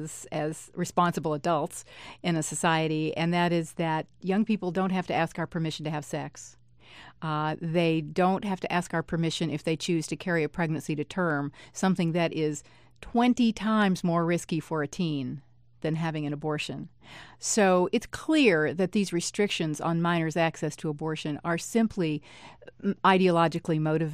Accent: Texas, United States; since I grew up in West Texas at just about the same time as George W. Bush, by the way.

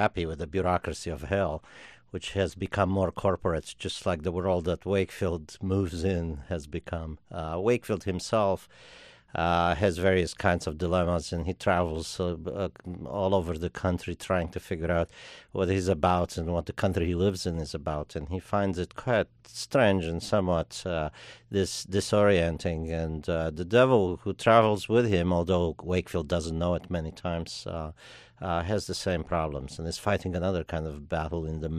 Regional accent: Romania; moved away as an adult; I grew up in Romania, where I was born, and I didn't leave there until I was 19 years old.

